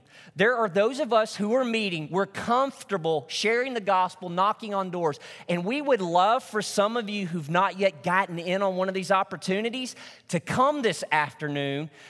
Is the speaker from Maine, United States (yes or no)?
no; Truman, Arkansas, United States; my hometown of Truman, Arkansas